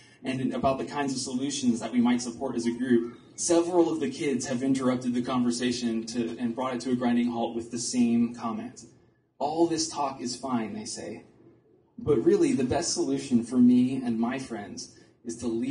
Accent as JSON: {"language": "English", "region": "Illinois", "country": "United States", "said": "Frankly, my parents aren't from Chicago. We're from the North Shore of Chicago. We're from the suburbs."}